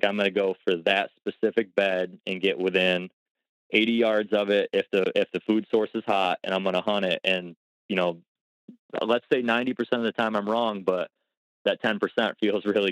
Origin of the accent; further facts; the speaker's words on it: Ohio, United States; in my home state, at least in Ohio, I want to have my target buck completely figured out